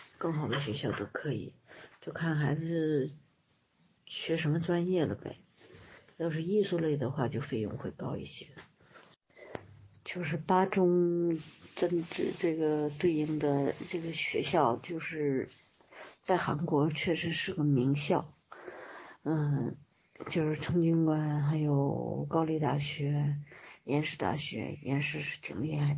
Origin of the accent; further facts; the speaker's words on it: Heilongjiang, China; 没有，我是土生土长的东北人，黑龙江人